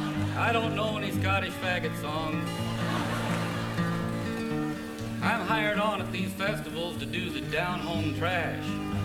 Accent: Utah, United States; I am from Utah. Out where the men are men and the sheep are all nervous.

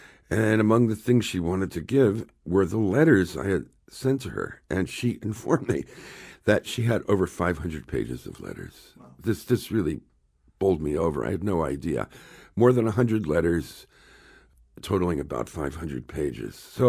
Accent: Newark, New Jersey, United States; You know, I'm from Newark, New Jersey

